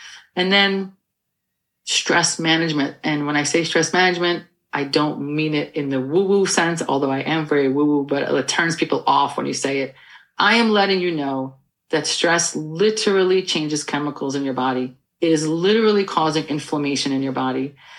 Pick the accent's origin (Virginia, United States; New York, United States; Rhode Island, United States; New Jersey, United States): New York, United States; I'm such a New Yorker. It's crazy.